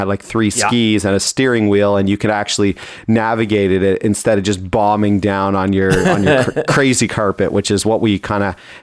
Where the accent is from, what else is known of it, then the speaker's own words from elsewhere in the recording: Toronto, Ontario, Canada; where we grew up in Toronto.